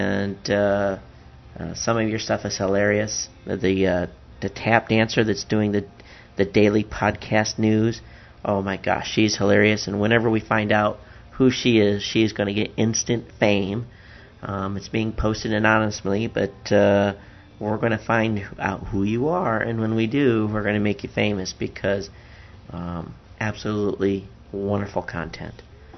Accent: Hawaii, United States; Now, I'm from Hawaii. We never change our time.

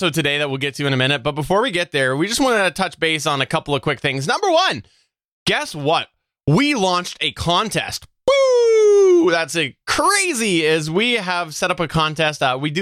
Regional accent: Canada; I recently thought to myself, I am a Canadian. Maybe I should look to see if I can support my fellow Canadian businesses.

